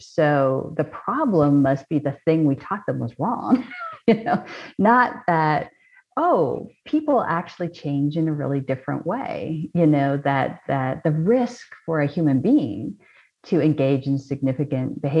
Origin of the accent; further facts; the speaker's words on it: Canada; I'm originally from Canada.